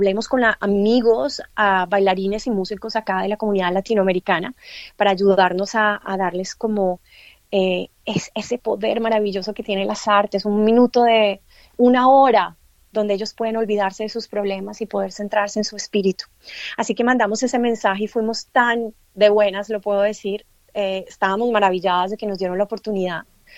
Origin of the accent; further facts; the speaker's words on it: Colombia; Pero bueno, como colombiana, yo nací en Colombia.